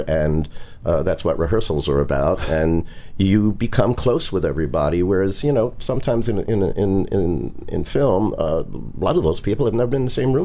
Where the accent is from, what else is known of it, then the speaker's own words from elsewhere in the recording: Brooklyn, New York, United States; My parents, I was born and raised in Brooklyn from a Jewish family.